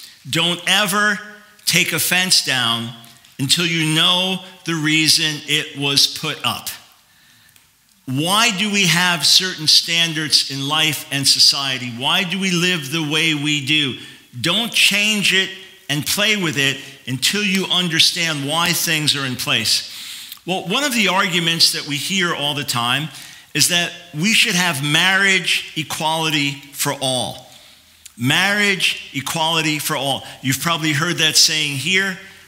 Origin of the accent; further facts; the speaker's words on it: United States; It would be completely arrogant for me to come here as an American and tell you what's best for Faroe Islands.